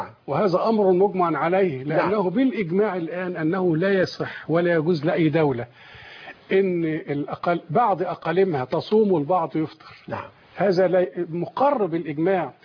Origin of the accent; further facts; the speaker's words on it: Egypt; أنا هنا من مصر